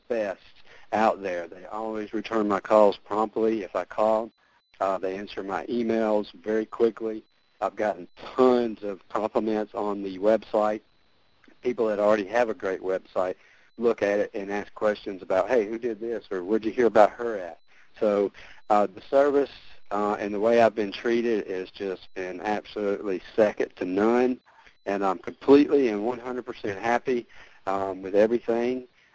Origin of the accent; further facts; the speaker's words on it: Hoover, Alabama, United States; I'm from Hoover, Alabama, and I am an In Control Webs client